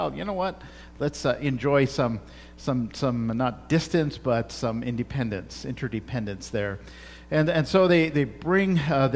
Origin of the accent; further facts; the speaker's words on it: India; I'm brown on the inside and white on the outside. And so, I bring that, and I can't help but bring that, right, to this relationship because I grew up in India.